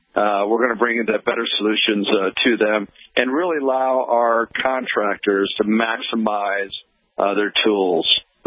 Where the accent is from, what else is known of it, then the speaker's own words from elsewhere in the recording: Chicago, Illinois, United States; By the way, I'm from Chicago, so that's great to hear you like that, pal.